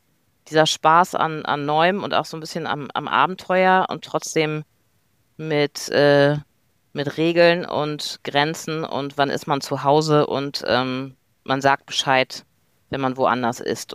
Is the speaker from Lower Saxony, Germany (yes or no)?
no; Bremen, Germany; Ich bin aufgewachsen in einem Dorf in Bremen oder bei Bremen